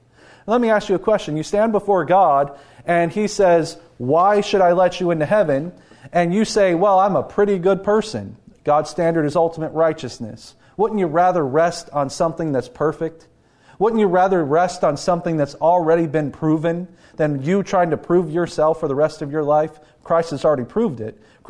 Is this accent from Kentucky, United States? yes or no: yes; Kentucky, United States; I come from the South. I'm from Eastern Kentucky. And in my neck of the woods, there's a lot of what you would call Pentecostal churches.